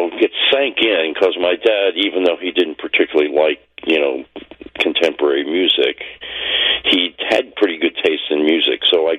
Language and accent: English; Philadelphia, Pennsylvania, United States; moved away as an adult; also born or lived in San Francisco; So I grew up in Philadelphia and, until I was in my 30s or so, or late 30s, I lived on the East Coast, and I moved to San Francisco and lived there for a while